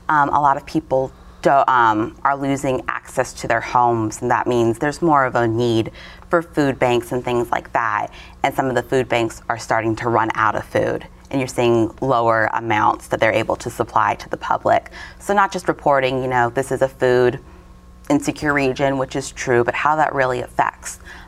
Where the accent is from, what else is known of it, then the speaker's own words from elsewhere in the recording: Phoenix, Arizona, United States; I grew up in Phoenix, so that means I had a public radio station to choose from, a public television station, multiple newspapers.